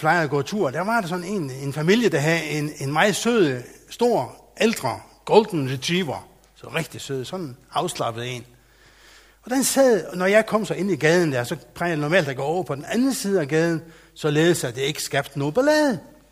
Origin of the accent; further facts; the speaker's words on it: Faroe Islands; now in Løsning, Denmark; Oprindeligt kommer jeg fra Færøerne, men har boet i Danmark i, ja, det kan jeg næsten ikke regne ud, men det er siden 96 engang. Midt i 96.